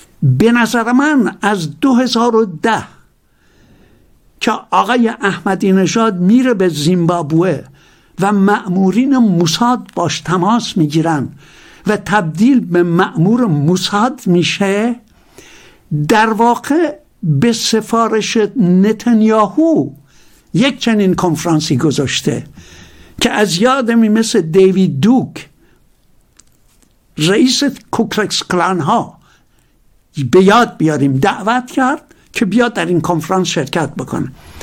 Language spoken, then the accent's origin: Persian; Iran; همینجوری از من پرسید چهره منی که دید اهل کجایی، گفتم اهل ایران